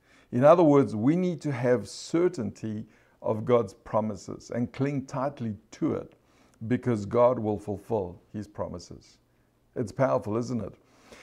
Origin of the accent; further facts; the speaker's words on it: South Africa; growing up in South Africa